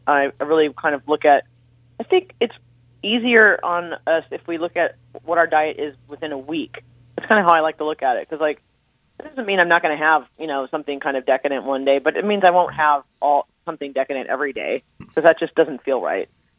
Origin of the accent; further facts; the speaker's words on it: West Coast, United States; now in New York, United States; I'm from the West Coast, but I live in New York